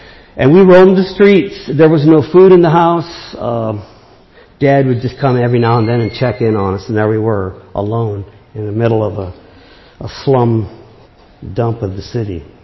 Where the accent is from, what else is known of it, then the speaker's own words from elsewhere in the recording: Hartville, Ohio, United States; born there; also born or lived in Canton; I was from Hartville, Ohio, originally. That's where I was born. That's where Dad was born, too. But we were living in Canton at the time